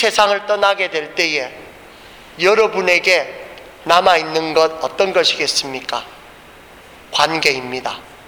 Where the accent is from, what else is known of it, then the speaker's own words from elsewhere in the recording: Busan, South Korea; 대구나 부산은 제 고향이 부산이라니까